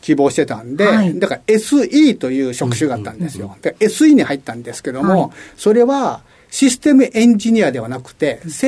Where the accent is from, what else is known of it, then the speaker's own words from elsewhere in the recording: Kobe, Hyogo, Japan; 兵庫県神戸市です。